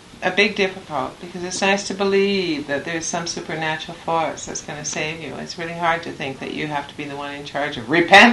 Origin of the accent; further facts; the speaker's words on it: Calgary, Alberta, Canada; I know I have my fixed views about Calgary, having spent my younger days there.